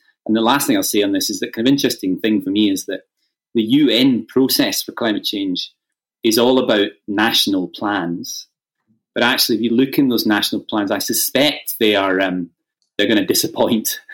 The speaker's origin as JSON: {"language": "English", "town": "Glasgow", "region": "Scotland", "country": "United Kingdom", "tie": "born or raised there", "said": "I'm in Glasgow. It's my hometown. So I'm joining you online from Glasgow."}